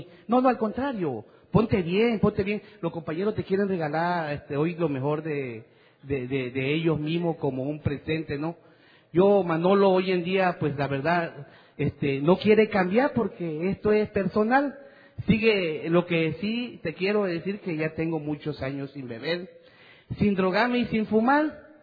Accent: Villahermosa, Tabasco, Mexico; soy un enfermo alcohólico. La verdad que bienvenido a la persona que viene por primera vez. Yo vengo de Tabasco, amigo, de Villahermosa, Tabasco, México.

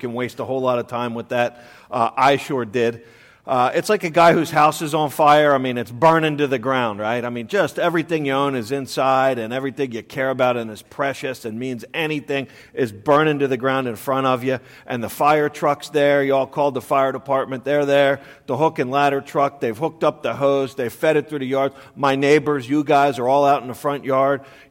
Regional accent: Baltimore, Maryland, United States; I grew up in Baltimore of a wonderful family.

